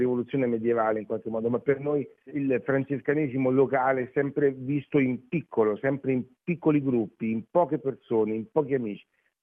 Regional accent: Assisi, Umbria, Italy; Noi veniamo da Assisi, il gruppo è nato da Assisi, siamo cresciuti ad Assisi anche musicalmente

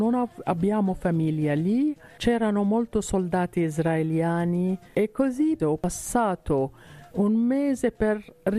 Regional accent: Damascus, Damascus Governorate, Syria; born there; Italian is a second language; moved away; also born or lived in Amman / Beirut / Cairo; Sono nata a Damasco perché la mia mamma, Damasco siriana, e la mia papà palestinese, loro hanno vissuto a Gerusalemme.

